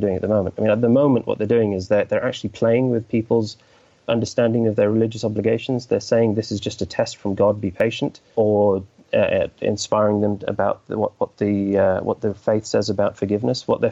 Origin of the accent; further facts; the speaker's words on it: United Kingdom; particularly given that I'm a British Muslim and I went 10 years ago